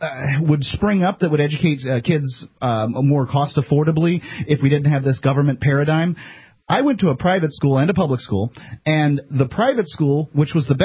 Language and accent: English; Florida, United States; I'm from Florida. I consider myself, you know, Southern.